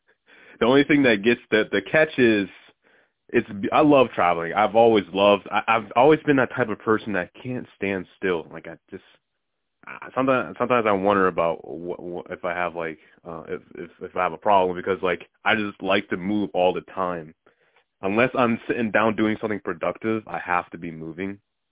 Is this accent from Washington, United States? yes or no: no; Union, New Jersey, United States; also born or lived in Bethlehem, Pennsylvania; now in Pittsburgh, United States; So originally I'm from New Jersey, Union, New Jersey. That's where I was born. And then we moved up here to Pennsylvania where my father, when he was still around, he had a job opportunity up here. So we moved up here to Bethlehem, PA.